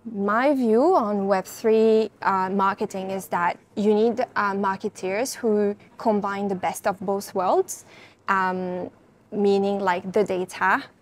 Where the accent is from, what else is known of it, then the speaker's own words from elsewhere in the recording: France; now in Hong Kong; I lead the marketing team here at Animoca Brands. So in a nutshell, I was born and raised in France, but I've been living in Asia for the past 10 years now, about 8 years in Hong Kong.